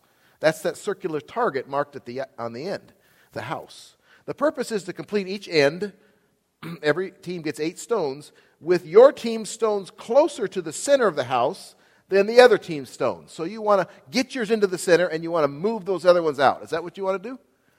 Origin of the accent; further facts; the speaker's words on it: Auburn, Washington, United States; I grew up in the Northwest in Auburn, Washington, went for 12 years of school at Buena Vista Elementary and Auburn Academy